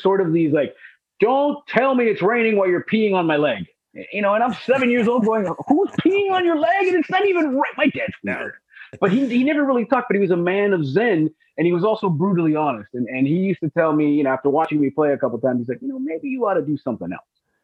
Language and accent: English; Los Angeles, California, United States; Born and raised in Los Angeles. We were the only Cubans in L.A. because my grandfather in the 60s was a cop in Castro's regime.